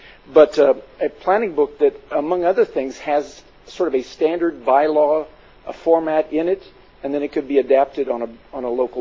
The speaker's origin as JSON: {"language": "English", "town": "Nipomo", "region": "California", "country": "United States", "said": "I'm from Napomo, and I welcome you on this election day."}